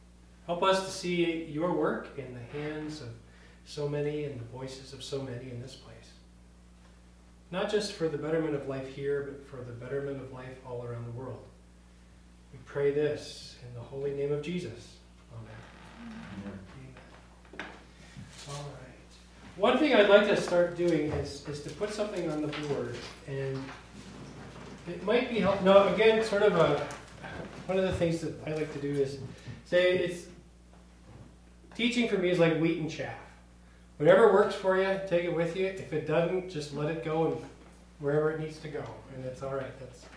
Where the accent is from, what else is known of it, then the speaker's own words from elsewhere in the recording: West Fargo, North Dakota, United States; And we come from West Fargo, North Dakota, by vocation, and Fargo, North Dakota, too, by location and work for my wife, Mara.